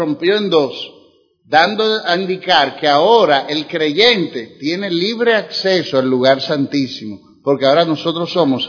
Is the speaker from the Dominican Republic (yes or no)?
yes; Dominican Republic; born there; Somos dominicanos porque nacimos aquí